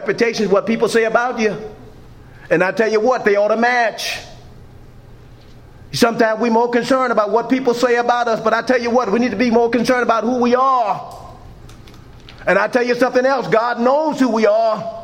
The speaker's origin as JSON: {"language": "English", "town": "New Orleans", "region": "Louisiana", "country": "United States", "tie": "born or raised there", "said": "I grew up in New Orleans, Louisiana. Let me tell you what, Catholicism and Southern Baptists have a stronghold in New Orleans."}